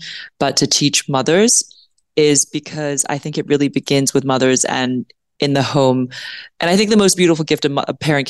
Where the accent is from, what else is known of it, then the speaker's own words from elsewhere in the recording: Hong Kong; also born or lived in Papua New Guinea / United Kingdom / Exeter, United States; I grew up in Hong Kong. Well, actually by the age of 14, I had lived in Papua New Guinea, the UK, Hong Kong, where my parents are originally from, and Exeter, New Hampshire, where I went to boarding school.